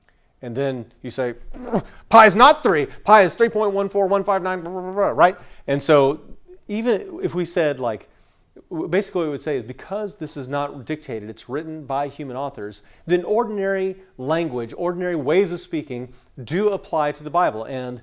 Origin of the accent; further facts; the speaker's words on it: Texas, United States; As many of you know, I am originally from West Texas, way, way, way up in the panhandle.